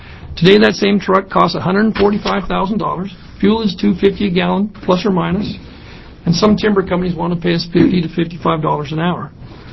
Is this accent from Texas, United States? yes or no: no; Astoria, Oregon, United States; I'm from Astoria, Oregon. I'm a second-generation log trucker.